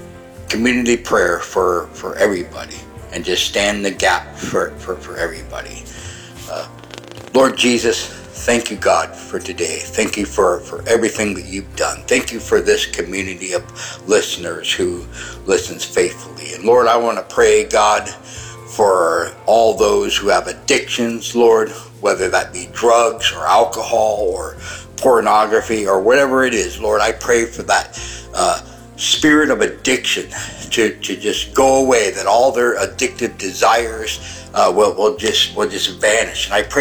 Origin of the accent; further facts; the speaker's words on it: Salem, Oregon, United States; I am from Salem, Oregon.